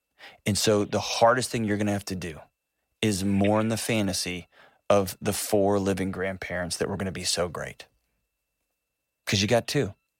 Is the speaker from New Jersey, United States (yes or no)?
no; Texas, United States; I'm from Texas. 4 hours is your next door neighbor, right?